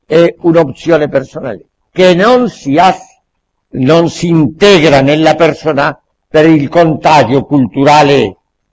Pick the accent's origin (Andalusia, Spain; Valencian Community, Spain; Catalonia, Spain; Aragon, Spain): Andalusia, Spain; first language Spanish; Italian is a second language; io sono cattolico perché sono nato al mio paese in Spagna, in Andalusia, dove tutto il mondo è educato e assimilato, ho assimilato lo spagnolo come lingua, ho assimilato le abitudini spagnoli